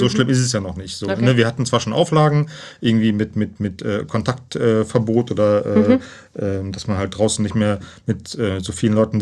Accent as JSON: {"language": "German", "region": "North Rhine-Westphalia", "country": "Germany", "tie": "born or raised there", "said": "Ich bin 45 Jahre alt, komme aus Köln, gebürtig aus der Nähe von Köln."}